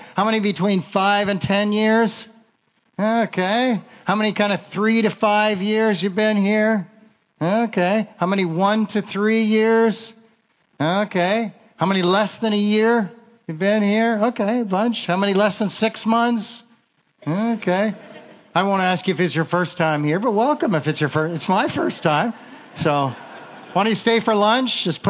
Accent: Kitchener, Ontario, Canada; moved away as an adult; now in Calgary, Canada; Now, I grew up down east, Kitchener, Ontario. That's where I was born and raised.

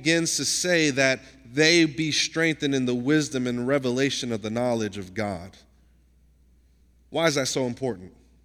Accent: Nashville, Tennessee, United States; I'm from Nashville, Tennessee, right? I live there now, right? But live in Nashville, Tennessee.

